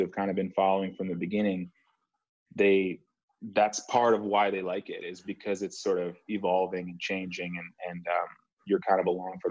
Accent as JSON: {"language": "English", "country": "Canada", "said": "to most people, it doesn't matter that I'm Canadian, right?"}